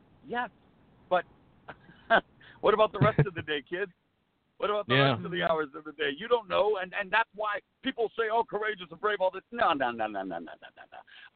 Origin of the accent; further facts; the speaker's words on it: Canada; I'm Canadian. I'm Italian.